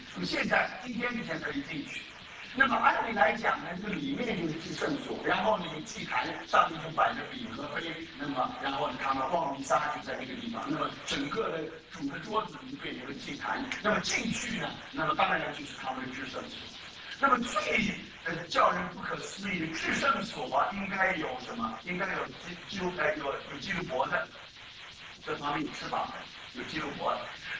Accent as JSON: {"language": "Chinese", "country": "China", "said": "那我们从中国来的啦"}